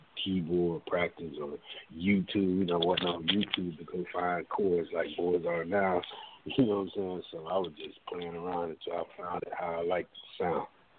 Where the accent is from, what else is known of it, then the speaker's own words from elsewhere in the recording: Houston, Texas, United States; because I was from Houston. I went to school in Louisiana